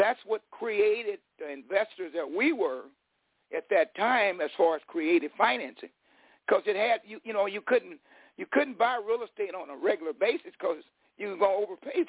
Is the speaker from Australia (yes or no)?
no; Fresno, California, United States; I grew up in West Fresno, a poverty area where everyone is categorized to fail.